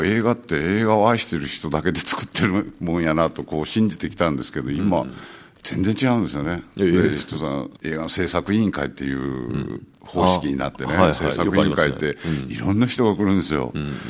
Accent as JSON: {"language": "Japanese", "town": "Kobe", "region": "Hyogo", "country": "Japan", "tie": "born or raised there", "said": "昔僕は地元が神戸なんで"}